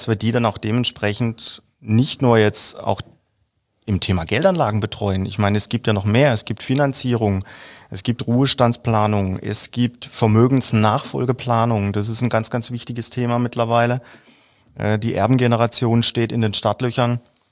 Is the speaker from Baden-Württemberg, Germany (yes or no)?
yes; Herbolzheim, Baden-Württemberg, Germany; Mein Vater ist gebürtiger Süditaliener und aufgewachsen bin ich aber in Herbolzheim.